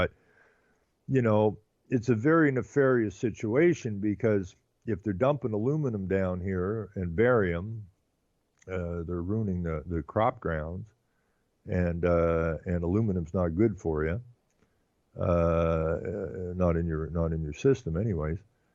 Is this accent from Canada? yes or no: yes; Ontario, Canada; because I was from the Ottawa Valley, so most of the creeks were running through rocks and whatnot.